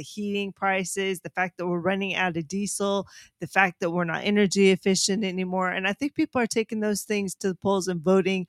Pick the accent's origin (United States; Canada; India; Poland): United States; California; We are from Northern California.